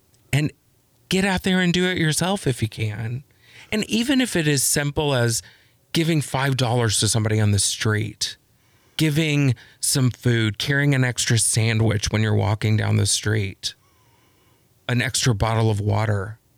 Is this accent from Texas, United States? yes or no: yes; Texas, United States; also born or lived in Los Angeles; now in Wisconsin, United States; I grew up in Texas, a small town in Texas, just north of Dallas. I lived in Los Angeles for a decade and got here after that.